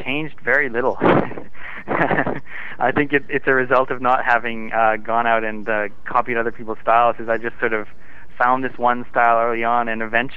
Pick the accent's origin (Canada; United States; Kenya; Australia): Canada; Victoria, British Columbia; now in Vancouver, Canada; went to high school in Victoria on the west coast of Canada. Mm-hmm. So that's, I guess, you could say my hometown. I currently live just outside Vancouver in Canada.